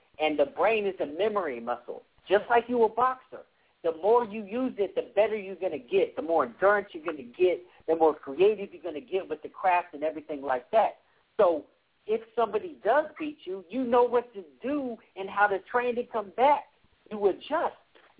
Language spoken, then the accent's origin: English; West Coast, United States; I mean, I'm from the West Coast, you know